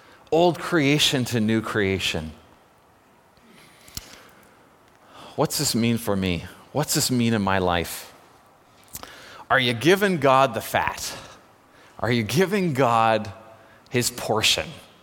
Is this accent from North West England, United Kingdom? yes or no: no; Scotland, United Kingdom; Some of us have to overcome our lineage. I'm Scottish.